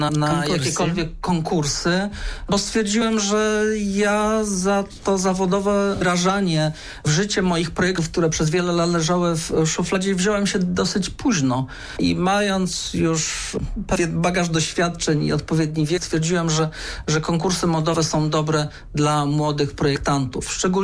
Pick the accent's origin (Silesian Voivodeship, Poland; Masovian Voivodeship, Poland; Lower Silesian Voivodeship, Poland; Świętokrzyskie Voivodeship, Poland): Świętokrzyskie Voivodeship, Poland; Kielce; cieszy mnie to, że jestem Kielczaninem